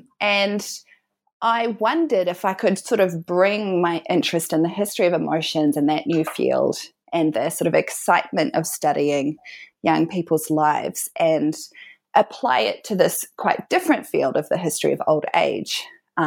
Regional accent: New Zealand; now in Melbourne, Australia; I'm from New Zealand. So I studied at the University of Auckland first

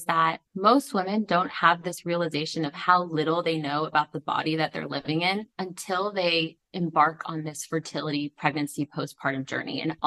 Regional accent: Topanga Canyon, California, United States; I grew up in Topanga Canyon.

